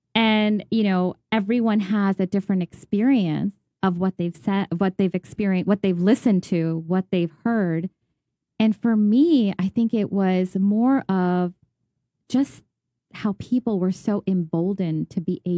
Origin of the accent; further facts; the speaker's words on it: New York, United States; Yeah, so born and raised here in New York. And lived my whole life.